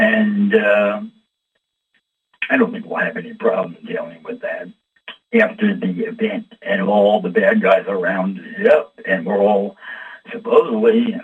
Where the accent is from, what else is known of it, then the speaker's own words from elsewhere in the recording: United States; not just because I'm an American